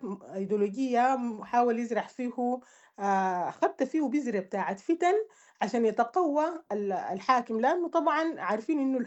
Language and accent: Arabic; Sudan; فنحن كسودانيين ما كان عندنا مشاكل كبيرة